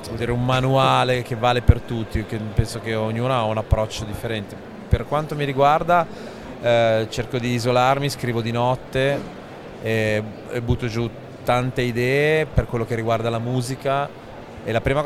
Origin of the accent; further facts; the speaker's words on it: Turin, Piedmont, Italy; now in Milan, Italy; io sono torinese ma vivo a Milano da una vita